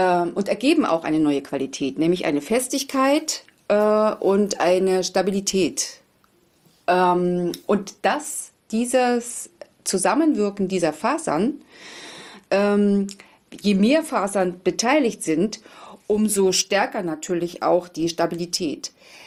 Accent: Wangelin, Mecklenburg-Vorpommern, Germany; Weil ursprünglich komme ich aus Wangelin, das ist in der Nähe von Plau am See, und habe dort meine Filzmanufaktur schon vor 19, 20 Jahren aufgebaut.

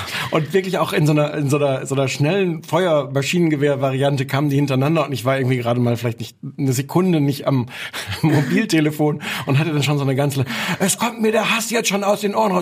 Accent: Osnabrück, Lower Saxony, Germany; weil ich komme aus Osnabrück, da hört man dann den NDR

